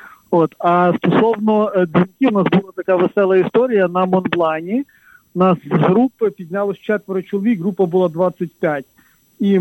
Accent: Lviv, Lviv Oblast, Ukraine; Ну, я, як справжній львів'янин, не зміг витримати такого жорсткого підколу і сказав, що я йду з вами.

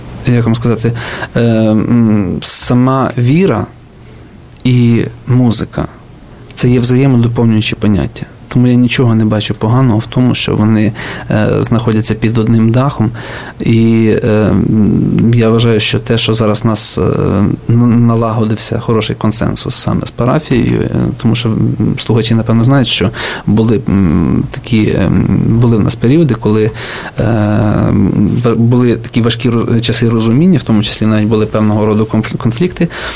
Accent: Ternopil Oblast, Ukraine; now in Kyiv, Ukraine; тому що я не збирався повертатися на свою батьківщину. Я з Тернопільщини, якщо слухачі цього не знають.

